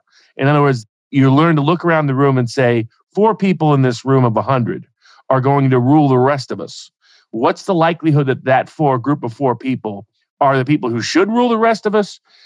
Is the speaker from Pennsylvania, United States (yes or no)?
no; Tennessee, United States; in part growing up in, you know, the evangelical Protestant tradition, growing up in Tennessee